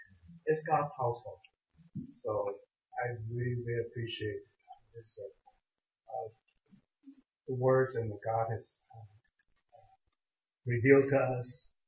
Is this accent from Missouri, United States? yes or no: yes; Kansas City, Missouri, United States; Because you're from Kansas City, and I'm from Kansas City, now you're in Taiwan.